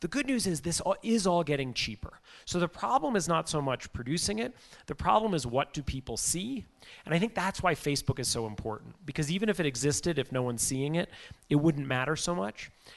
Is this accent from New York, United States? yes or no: yes; New York, United States; I grew up in New York. The newspaper with the biggest circulation in New York when I was growing up wasn't the New York Times, and it wasn't close.